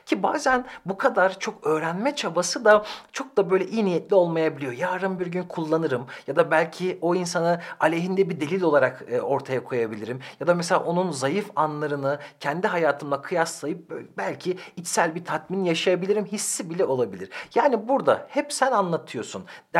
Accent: Ankara, Turkey; Şimdi ben Ankaralıyım. Bizim burada düğünlerde altın takıldığı zaman öncüt derler.

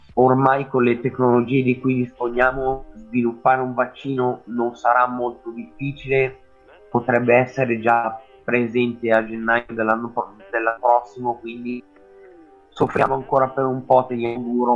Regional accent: Legnano, Lombardy, Italy; ho 25 anni, sono di Legnano, anche se sono originario da altre zone, ormai sono a Legnano da anni, quindi considero legnanese.

